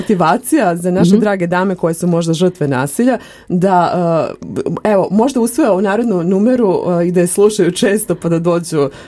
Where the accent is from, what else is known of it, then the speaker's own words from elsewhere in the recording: Belgrade, Serbia; now in Loznica, Serbia; rođena sam u Beogradu, tamo sam odrasla, tamo sam se školovala, ali vezala sam se za Loznicu